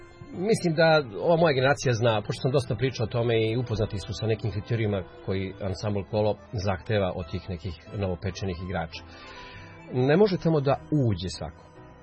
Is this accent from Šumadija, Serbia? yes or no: yes; Kragujevac, Šumadija, Serbia; Ja sam čovjek iz Kragujevca